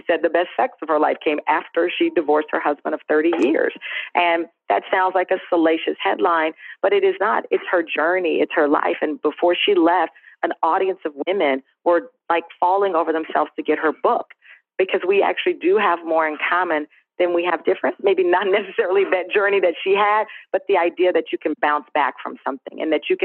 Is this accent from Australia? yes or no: no; Texas, United States; moved away as an adult; now in New York, United States; Yeah, when I came to New York from Texas, I suddenly became a national news anchor, and most of the people in the newsroom were from the Northeast.